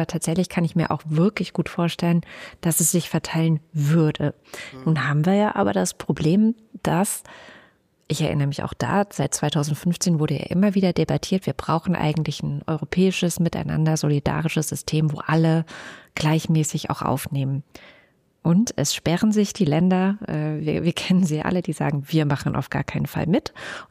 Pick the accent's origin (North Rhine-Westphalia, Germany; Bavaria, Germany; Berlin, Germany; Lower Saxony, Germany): Berlin, Germany; wir sind aus Berlin